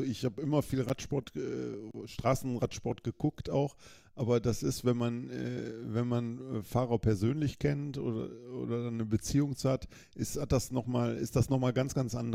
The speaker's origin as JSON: {"language": "German", "town": "Düsseldorf", "region": "North Rhine-Westphalia", "country": "Germany", "tie": "born there", "said": "ich komme gebürtig aus Düsseldorf"}